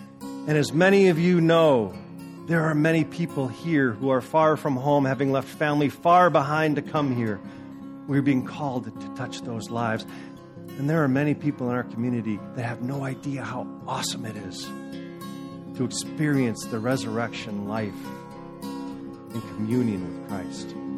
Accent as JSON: {"language": "English", "town": "Chicago", "region": "Illinois", "country": "United States", "tie": "born there", "said": "But as it is, I was born in Chicago. And we knew nothing about subtlety in Chicago."}